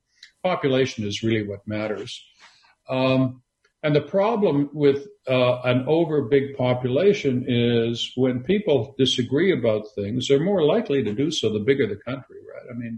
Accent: Canada; I grew up in Canada

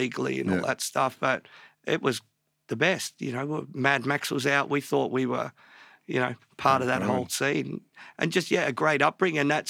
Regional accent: East Preston, Victoria, Australia; Born in Panch Hospital in Northcote in like early 70s. Grew up in an area called East Preston.

